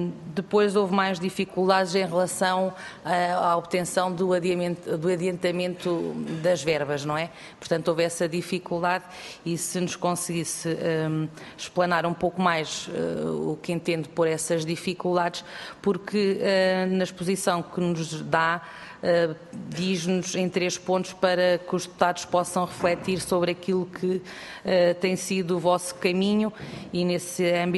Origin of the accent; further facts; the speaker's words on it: Castelo Branco, Portugal; eu sou do distrito de Castelo Branco, e, portanto, a Idenha é ali muito próxima e está no distrito de Castelo Branco